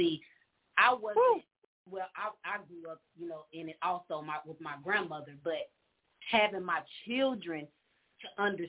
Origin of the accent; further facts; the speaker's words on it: Chicago, Illinois, United States; You know, I'm from Chicago.